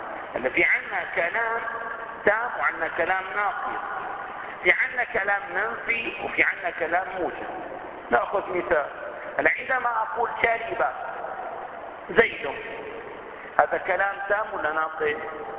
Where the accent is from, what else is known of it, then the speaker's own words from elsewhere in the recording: Damascus, Damascus Governorate, Syria; أنا مرة كان أحد الولاة عندنا في دمشق وكان قد فعل دعوة لبعض العلماء